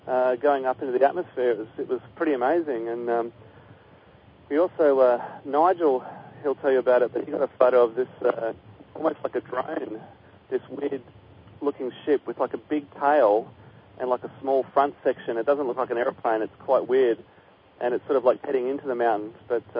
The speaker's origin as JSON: {"language": "English", "country": "Australia", "moved": "yes", "lives_now": "Hong Kong", "said": "I'm originally from Australia, but I actually live in Hong Kong these days."}